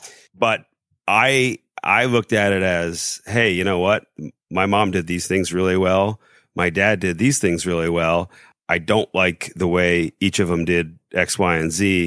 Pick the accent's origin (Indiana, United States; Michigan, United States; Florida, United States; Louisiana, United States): Indiana, United States; Indianapolis; So I'm from Indianapolis originally.